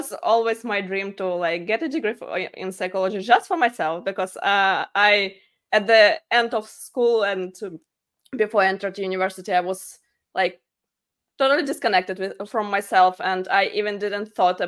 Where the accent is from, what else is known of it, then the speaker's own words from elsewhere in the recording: Ukraine; now in United States; I'm in Texas near the Houston area. Mm-hmm. Yeah, but originally I'm from Ukraine. We came here 4 years ago.